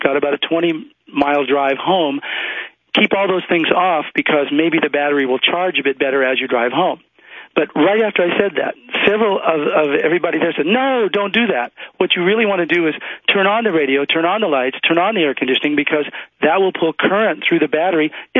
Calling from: Lincoln, Nebraska, United States; from Lincoln, Nebraska.

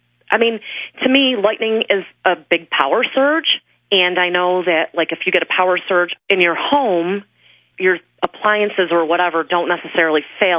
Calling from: Old Forge, New York, United States; I'm calling from Old Forge, New York.

